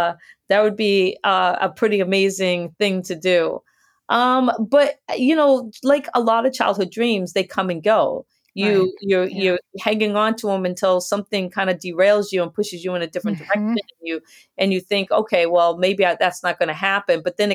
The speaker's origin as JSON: {"language": "English", "country": "Guam", "tie": "born there", "said": "I was born on Guam because my dad was working at the NASA tracking station during the Apollo missions. And so my family was there on Guam for Apollo 11."}